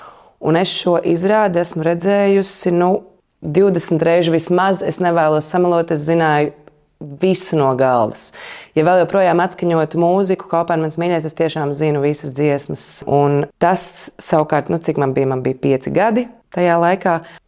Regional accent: Liepāja, Kurzeme, Latvia; es vienmēr saku, ka es esmu no Liepājas, tāpēc, ka tas bija tas posms, kurā es uzaugu, un tās pirmās skolas gaitas un bērndārs man bija Liepājā, un pirmās divas klases bija Liepājā

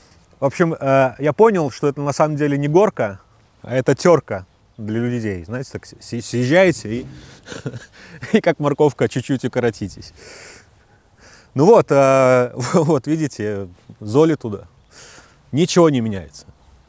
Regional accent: Rezekne, Latgale, Latvia; Может быть, кто-то не знает, но я сам из Резекне. И Резекне – небольшой город. Там на весь город всего 7 девятиэтажек.

